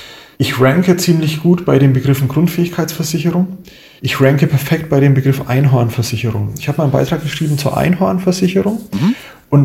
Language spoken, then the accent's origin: German; Kemnath, Bavaria, Germany; Ich komme aus Kemnath. Kemnath ist halt ein kleines Kaff in der Mitte von Gegend, weit weg von allem.